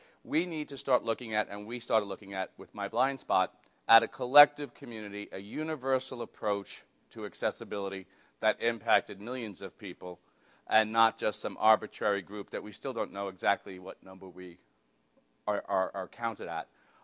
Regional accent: New York City, New York, United States; I'm from the East Coast. Yeah, so my city, New York City.

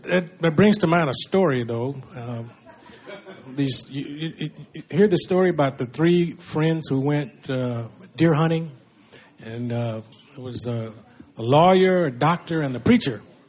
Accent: Texas, United States; now in California, United States; I am a native Texan, born and bred and raised in Texas, and that's the state I know and know the best.

